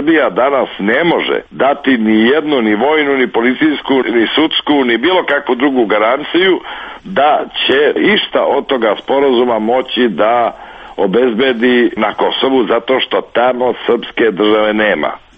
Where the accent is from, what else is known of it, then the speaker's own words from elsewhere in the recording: Herzegovina, Bosnia & Herzegovina; ja sam rođen u Hercegovini, odrastao u Hercegovini